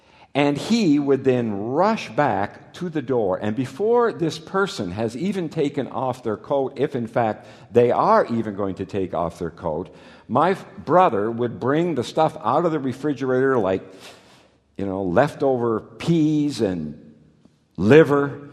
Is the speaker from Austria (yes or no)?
no; Canada; also born or lived in Netherlands; My family, growing up in Canada